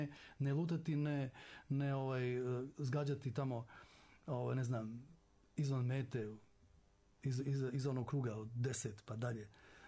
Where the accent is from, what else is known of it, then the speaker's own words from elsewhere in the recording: Novi Pazar, Raška District, Serbia; rođen sam u Srbiji, a mi smo iz Crne Gore, i ja sam svaki ljetni raspust provodio u selu kod babe i djedove i živio sam u Novom Pazaru sam živio. Živio sam za 9 mjeseci u toku godine, za 2 mjeseca ljetnih raspusta.